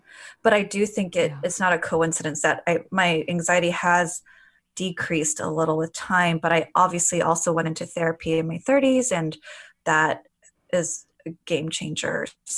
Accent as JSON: {"language": "English", "town": "Glendale", "region": "California", "country": "United States", "tie": "born or raised there", "said": "sister and I were born in the US in LA, and we lived in various parts of LA, but for most of our lives, we grew up in Glendale."}